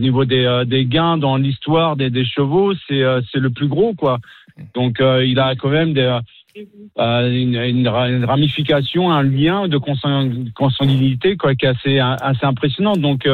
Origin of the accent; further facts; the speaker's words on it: Normandy, France; Je suis normand. J'ai baigné dans le monde des chevaux dès mon petit jeune âge.